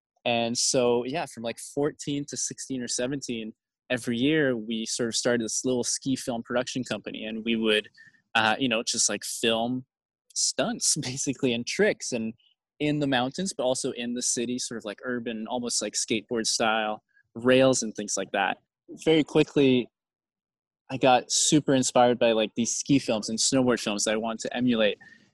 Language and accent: English; Quebec City, Quebec, Canada; English is a second language; as a Quebecois person. I'm from Quebec City, which is like a pretty small place, totally homogenous for the most part, just white, Catholic, and French. And my dad's from New Brunswick. And so I just, at home, I grew up, it was always English and French.